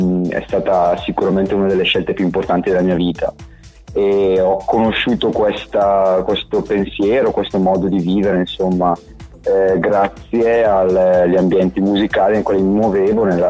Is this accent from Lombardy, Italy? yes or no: yes; Brescia, Lombardy, Italy; Sono di Brescia, sono nato a Brescia.